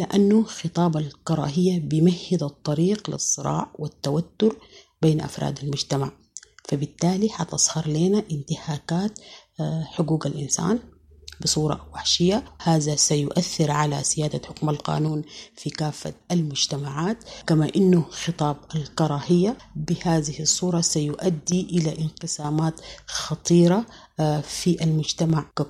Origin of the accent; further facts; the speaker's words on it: Sudan; ونحن كسودانيين عرفنا بالتسامح وقبولنا لبعضنا البعض، لأنه نحن أقوى مع بعض.